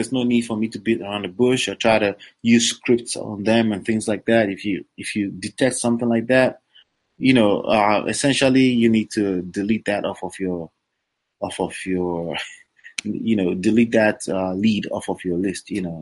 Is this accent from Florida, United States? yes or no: no; New Jersey, United States; I'm from New Jersey. I'm local in New Jersey.